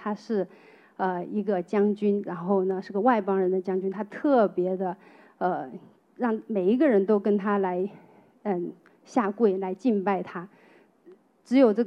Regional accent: China; 然后我想在中国长大的哈，在中国大陆长大的，我们很熟悉这首歌

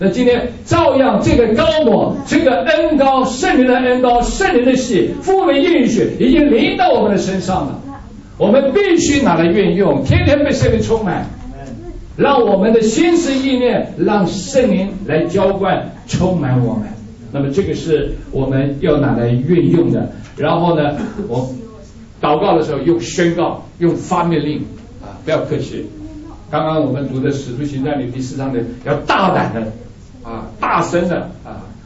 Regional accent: China; 这是我们中国人的弱点啊，个人啊，个人主义以至于不能够合作，

